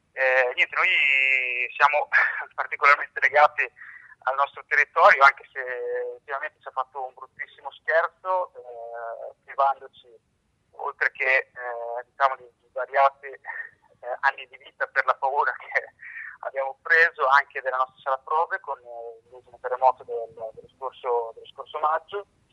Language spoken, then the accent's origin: Italian; Finale Emilia, Emilia-Romagna, Italy; E io personalmente vengo da Finale Emilia, in provincia di Modena.